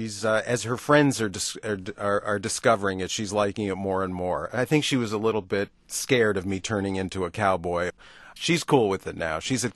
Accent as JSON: {"language": "English", "town": "Toronto", "region": "Ontario", "country": "Canada", "tie": "born or raised there", "said": "growing up in Toronto in the 60s, after … hit, we all put down our hockey sticks and picked up electric guitars"}